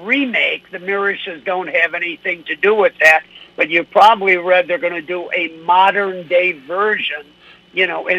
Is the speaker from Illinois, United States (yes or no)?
no; Gettysburg, Pennsylvania, United States; born there; the book is about my life from the day I was born in Gettysburg, Pennsylvania